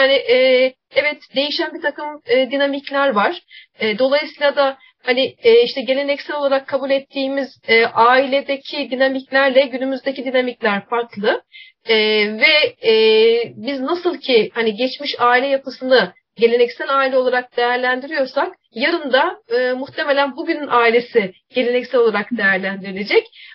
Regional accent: Adana, Turkey; born there; Ben Adana doğumluyum.

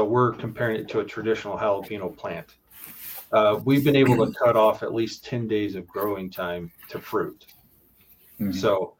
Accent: Harrisburg, Oregon, United States; Well, I grew up in Harrisburg. I graduated as a Harrisburg Eagle.

